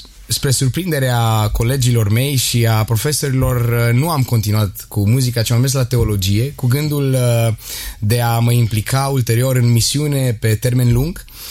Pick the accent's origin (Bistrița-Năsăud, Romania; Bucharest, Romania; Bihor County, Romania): Bihor County, Romania; Oradea; Eu m-am născut, am crescut în Oradea.